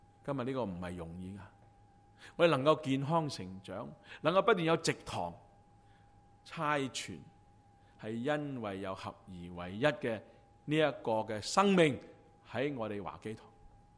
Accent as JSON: {"language": "Cantonese", "country": "Hong Kong", "said": "所以今日我哋聽到我哋香港人都話"}